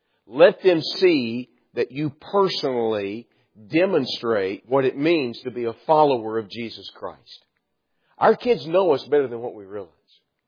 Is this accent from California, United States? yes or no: no; Dallas, Texas, United States; Now, I grew up in the Dallas, Texas area.